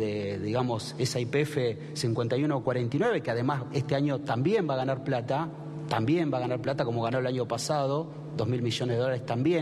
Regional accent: Río Gallegos, Santa Cruz, Argentina; Quien les habla se ha criado frente a plataformas a 15 kilómetros de plataformas offshore. Yo soy de Río Gallegos

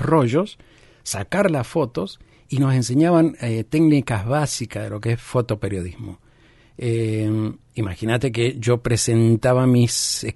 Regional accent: Mendoza, Argentina; porque soy mendocino.

